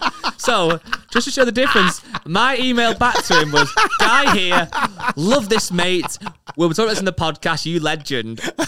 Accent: New Hampshire, United States; And I am away from home on clinical experience for 10 weeks in Florida. And I'm from New Hampshire. I'm down here all alone.

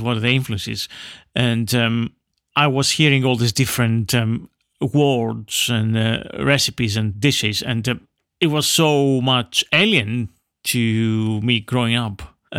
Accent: Greece; So, growing up in Greece, knowing about the area, knowing about the Greeks there

